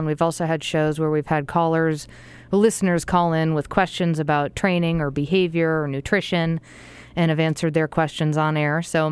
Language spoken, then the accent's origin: English; Boston, Massachusetts, United States; I am from the Boston area